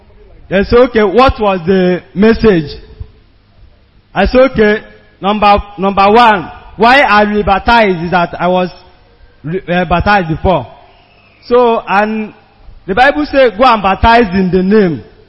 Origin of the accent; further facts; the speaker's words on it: Anambra, Nigeria; I'm from Anambra State.